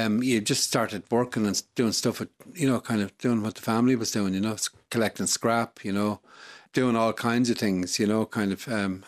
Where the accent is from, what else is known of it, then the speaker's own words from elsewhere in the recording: Dublin, Leinster, Ireland; Mainly I lived in Ballyfermot, around Ballyfermot. I remember kind of looking at my birth cert. I was born in the Coombe, the old Coombe Hospital, the end of Mead Street. And I remember looking at my birth cert and it said Campsite, Long Mile Road.